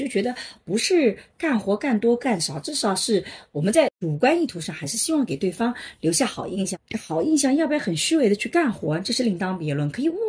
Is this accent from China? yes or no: yes; Jiangnan, China; 就是只是呢保持我们江南人应有的礼仪